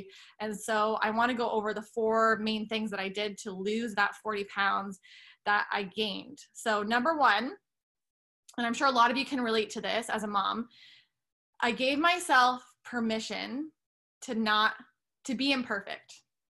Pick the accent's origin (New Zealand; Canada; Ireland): Canada; I'm Lebanese, and Timbits. I'm originally Canadian.